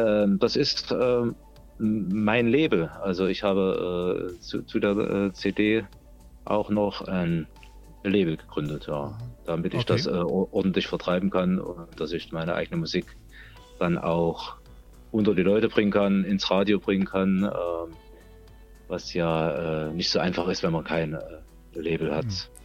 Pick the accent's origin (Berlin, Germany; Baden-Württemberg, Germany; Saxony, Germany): Saxony, Germany; Leipzig; Ich komme aus Leipzig.